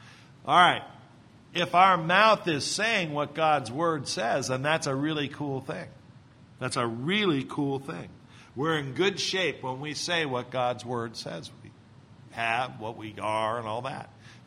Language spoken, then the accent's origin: English; California, United States; I grew up in the Bay Area. I was there in the 60s.